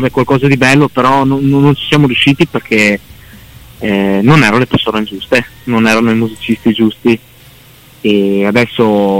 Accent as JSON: {"language": "Italian", "town": "Bolzano", "region": "Trentino-Alto Adige", "country": "Italy", "said": "Di Bolzano, noi due siamo di Bolzano"}